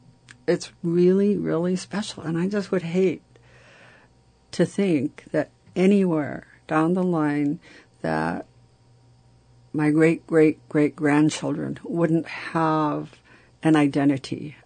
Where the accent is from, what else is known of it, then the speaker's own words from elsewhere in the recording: Sitka, Alaska, United States; from the Point House here in Sitka and grandchild of the Kagwantan Wolf Clan.